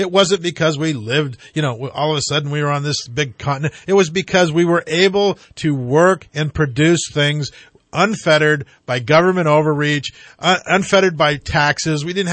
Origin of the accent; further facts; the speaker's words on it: Yreka, California, United States; born there; now in Redding, United States; I mean, I've been in Redding a long time. I was born in Yreka.